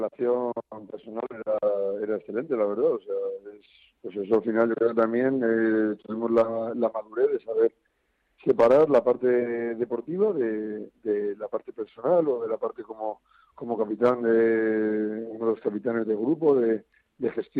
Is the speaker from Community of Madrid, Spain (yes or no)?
yes; Madrid, Community of Madrid, Spain; yo soy de Madrid